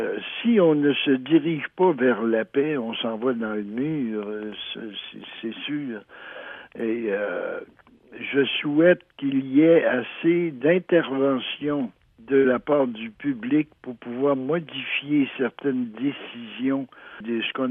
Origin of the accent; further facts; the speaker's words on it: Val-d'Or, Quebec, Canada; born there; comme je suis né à Val-d'Or, en Abitibi, quand je sortais par la porte d'en arrière, je grimpais tout de suite dans un arbre.